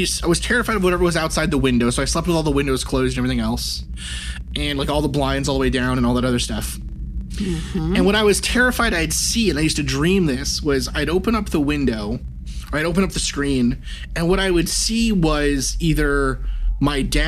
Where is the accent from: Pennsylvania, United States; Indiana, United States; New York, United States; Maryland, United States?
New York, United States; our house had hot water heat in it growing up in New York.